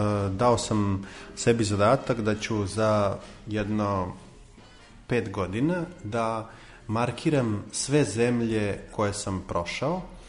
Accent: Serbia; Znate šta, u Srbiji sam rođen, u Srbiji sam odrastao.

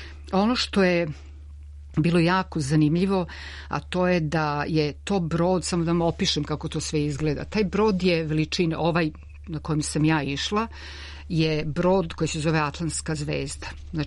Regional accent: Belgrade, Serbia; now in London, United Kingdom; ja sam Beograđanka inače, živim u Londonu i došla sam u Beograd krajem novembra

